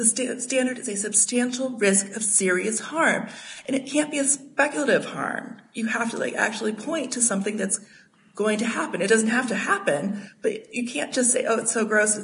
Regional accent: New Mexico, United States; I grew up in New Mexico. It pains me.

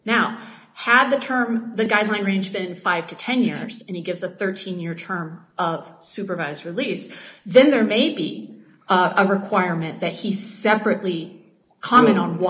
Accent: Iowa, United States; What and I'm from Iowa, and what Judge Pratt did in Gaul is said there's no grounds for departure

